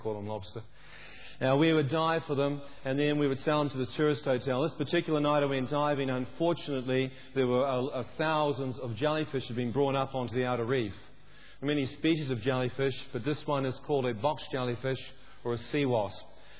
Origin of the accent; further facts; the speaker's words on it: New Zealand; I was raised in New Zealand, brought up in a very beautiful nation, great rugby team.